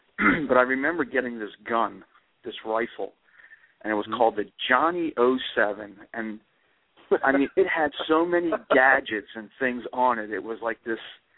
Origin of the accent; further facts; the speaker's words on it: Philadelphia, Pennsylvania, United States; I grew up, I was born in the Germantown Hospital in Philadelphia. We lived in the Logan section of the city of Philadelphia. And I guess we lived there for the first 9 years of my life before we moved up into the suburbs